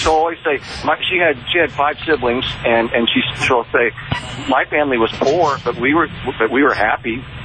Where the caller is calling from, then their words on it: Iowa, United States; I'm from Iowa.